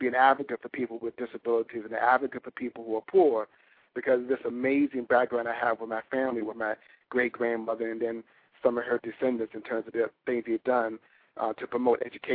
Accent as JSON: {"language": "English", "town": "Norfolk", "region": "Virginia", "country": "United States", "tie": "born or raised there", "said": "Well, I grew up actually in Southern Virginia. I grew up in Norfolk and Virginia."}